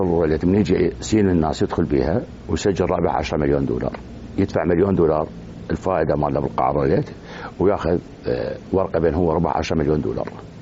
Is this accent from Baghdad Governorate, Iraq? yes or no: yes; Baghdad, Baghdad Governorate, Iraq; وهذه استخدمت عندنا، استخدمت عندنا في بغداد